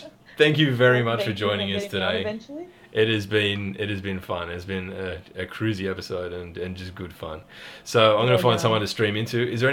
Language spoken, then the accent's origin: English; Australia; just say good day a lot because we're Australian. That's what we do.